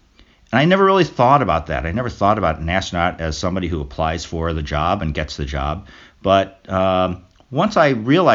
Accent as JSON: {"language": "English", "town": "Chicago", "region": "Illinois", "country": "United States", "tie": "born or raised there", "lives_now": "Washington, United States", "said": "I grew up in Chicago, but not right now. I live in the suburbs of Washington, D.C."}